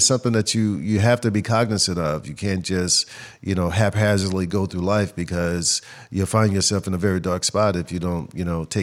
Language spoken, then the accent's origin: English; Dallas, Texas, United States; because really growing up in Dallas, you don't know about anything but the Dallas Cowboys.